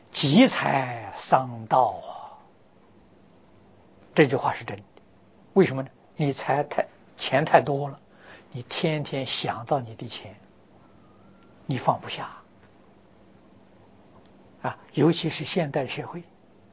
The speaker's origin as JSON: {"language": "Chinese", "country": "China", "said": "啊，我们中国人，啊，在从前社会上是以范蠡为财神呐。"}